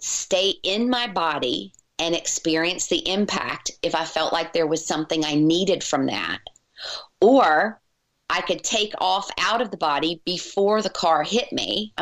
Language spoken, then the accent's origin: English; Virginia, United States; now in Charleston, United States; I was from Virginia originally, and I was in school in South Carolina. And so I moved to Charleston